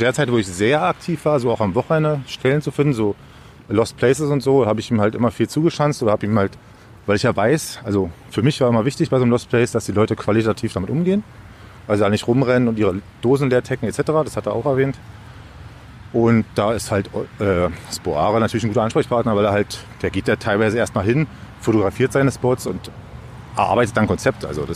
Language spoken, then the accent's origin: German; East Germany, Germany; Also ich bin nur im Osten groß geworden, habe auch nur den Osten wahrgenommen.